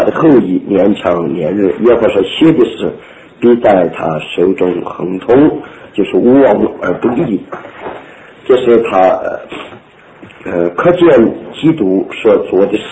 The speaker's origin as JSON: {"language": "Chinese", "country": "China", "said": "所以你看我们中国人讲什么，这是个什么臭皮囊？"}